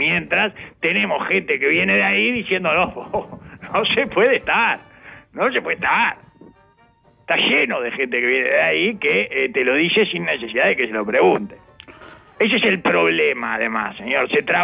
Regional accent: Venezuela; Lógico, yo soy venezolano.

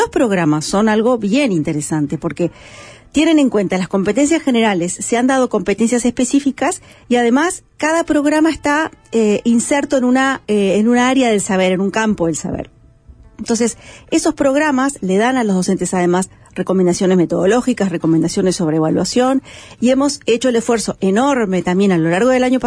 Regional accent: Uruguay; Como buenos uruguayos

